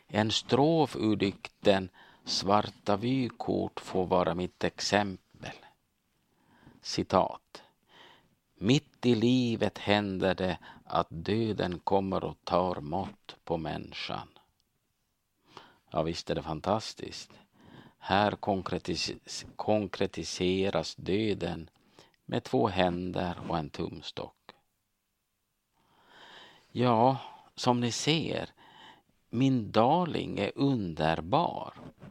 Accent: South Ostrobothnia, Finland; När jag var barn uppväxt i södra Österbotten i Finland

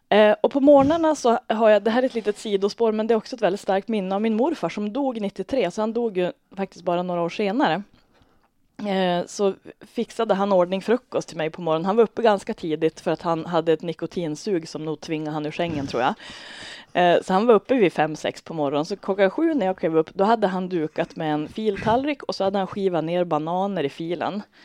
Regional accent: Bredbyn, Västernorrland County, Sweden; Jag är uppvuxen i Bredbyn.

